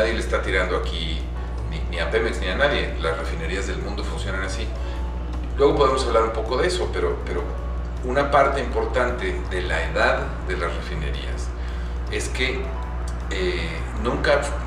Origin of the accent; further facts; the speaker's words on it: Mexico; born there; Nosotros los que estamos viejos y nacimos en los 70s, en México